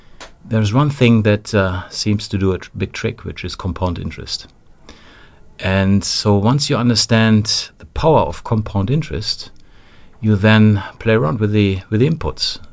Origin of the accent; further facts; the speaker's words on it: Hemer, North Rhine-Westphalia, Germany; English is a second language; I started in a small town in Germany. So I grew up in Hemer, which is near Dortmund